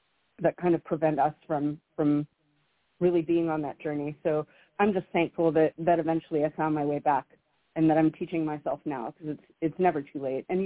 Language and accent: English; Woodstock, New York, United States; I had the privilege of growing up in Woodstock and being around people like you and my non-bio papa … his partner. Like, I grew up around beautiful people like you all